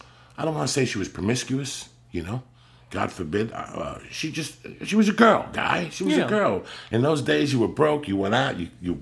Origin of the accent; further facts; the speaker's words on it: North Bergen, New Jersey, United States; That's what I realized growing up in North Bergen, New Jersey.